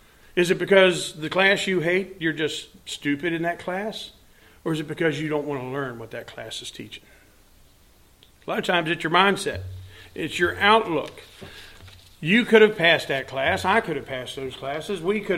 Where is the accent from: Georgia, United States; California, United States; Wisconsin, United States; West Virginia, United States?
West Virginia, United States; but I say I'm from West Virginia, and we don't have a Philippi.